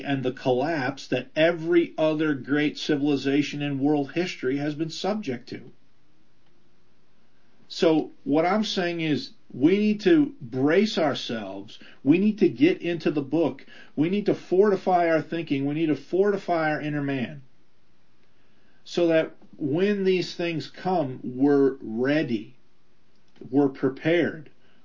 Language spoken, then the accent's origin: English; United States; Now, I'm an American by earthly birth and citizenship